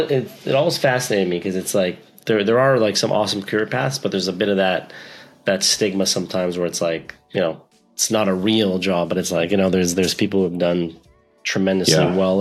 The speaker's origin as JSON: {"language": "English", "town": "Montreal", "region": "Quebec", "country": "Canada", "tie": "born or raised there", "also_born_or_lived": "Toronto", "said": "I grew up in Montreal. I spent a lot of time in Toronto"}